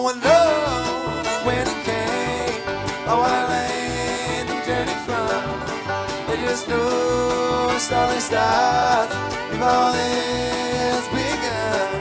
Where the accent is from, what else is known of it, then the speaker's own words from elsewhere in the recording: San Francisco, California, United States; So we're from San Francisco. We live on Haight Street in San Francisco, home of the hippies.